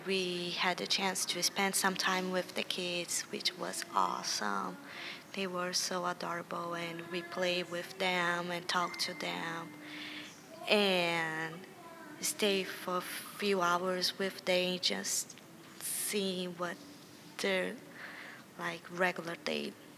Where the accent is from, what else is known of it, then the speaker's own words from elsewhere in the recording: Brazil; I'm a PhD student, and I am from Brazil.